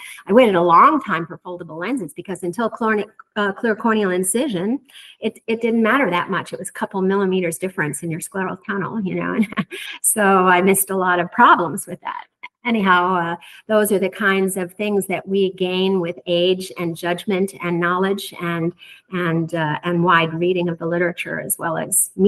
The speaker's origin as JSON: {"language": "English", "town": "Manhattan", "region": "New York", "country": "United States", "tie": "born or raised there", "said": "And living in Iowa, that, you know, was a big decision for me growing up in Manhattan, you know, after training in Iowa to decide to practice, live there and practice and raise a family."}